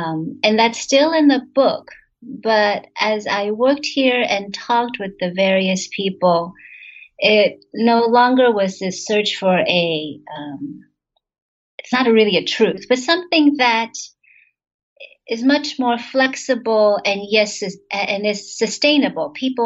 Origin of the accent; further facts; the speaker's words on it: United States; really hyping up the point that I'm Taiwanese American and speak Hokkien and have the same native place in Quanzhou in China.